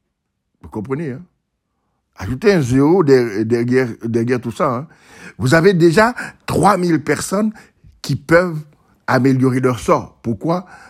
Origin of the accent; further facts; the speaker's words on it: Haiti; Alors, nous sommes des Haïtiens et l'histoire d'Haïti nous explique très clairement ce qui s'est passé